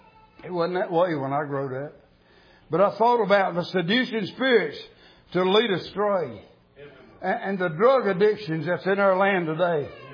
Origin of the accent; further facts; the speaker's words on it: United States; I'm glad I live in a free country. I'm glad I'm born in a free country. I'm glad I'm an American.